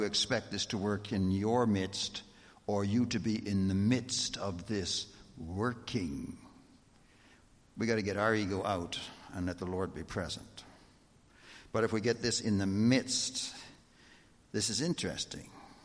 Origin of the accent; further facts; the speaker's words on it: Canada; There are certain things that come with being Canadian that you expect, right?